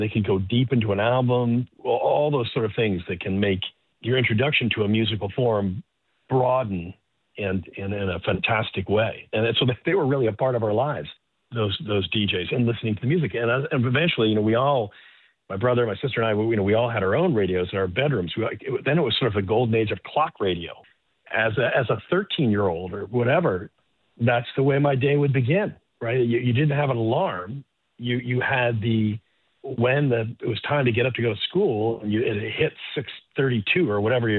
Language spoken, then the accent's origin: English; Boston, Massachusetts, United States; I grew up in the Boston area. I was born in the mid-1960s